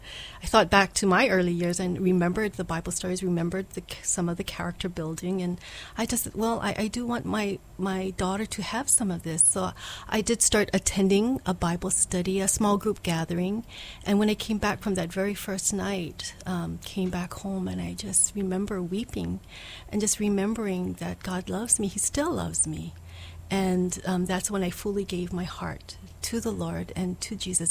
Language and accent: English; Pearl City, Hawaii, United States; also born or lived in Kalihi; Well, I grew up in Kalihi in the beginning first few years of my life and then moved to Pearl City as a kindergartner. I attended Pearl City Elementary, then high school.